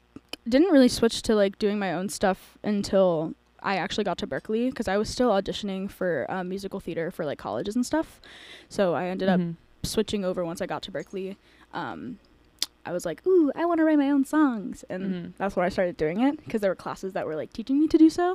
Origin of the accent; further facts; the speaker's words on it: Pennsylvania, United States; I'm from Pennsylvania.